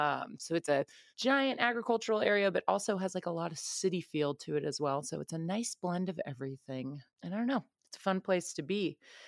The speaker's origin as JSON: {"language": "English", "town": "Stockton", "region": "California", "country": "United States", "tie": "born or raised there", "also_born_or_lived": "out of state", "said": "I grew up in Stockton. I moved out of state for college and I moved back last summer."}